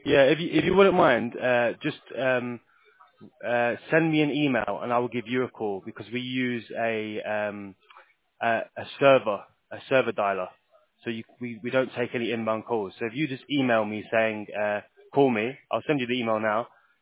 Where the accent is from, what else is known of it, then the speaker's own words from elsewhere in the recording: England, United Kingdom; now in United States; But me, personally, I'm from England, but I'm working in America right now.